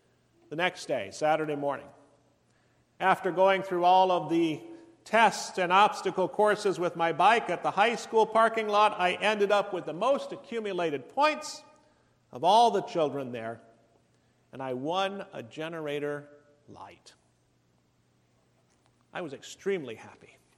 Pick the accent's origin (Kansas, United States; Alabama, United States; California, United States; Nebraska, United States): Nebraska, United States; also born or lived in Colorado; I grew up in Nebraska and Colorado, my wife in Michigan